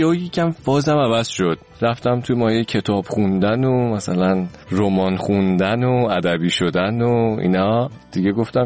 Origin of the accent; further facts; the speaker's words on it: Isfahan, Iran; born there; من اصفهان به دنیا اومدم.